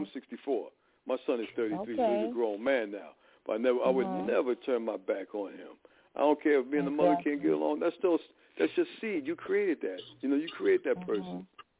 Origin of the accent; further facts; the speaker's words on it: Newark, New Jersey, United States; I'm from Newark, New Jersey.